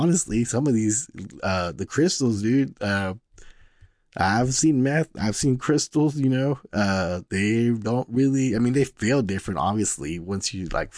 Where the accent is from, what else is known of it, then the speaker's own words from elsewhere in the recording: Houston, Texas, United States; I'm from Houston, like, yo, don't criticize me